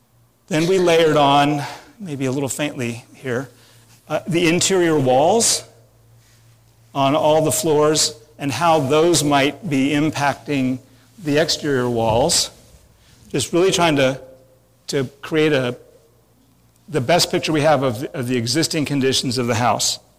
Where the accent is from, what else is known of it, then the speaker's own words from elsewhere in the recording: Houston, Texas, United States; I'm from Houston.